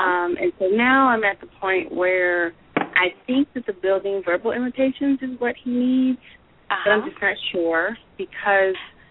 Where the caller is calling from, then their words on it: Denver, Colorado, United States; I'm calling from Denver.